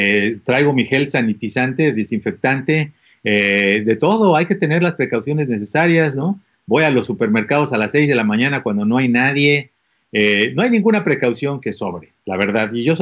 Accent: Puebla, Mexico; No. Me ves cara a mí de político, por favor. No. Soy poblano.

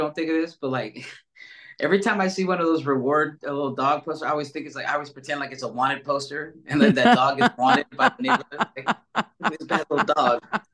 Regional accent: Stockton, California, United States; No, I'm from Stockton, California.

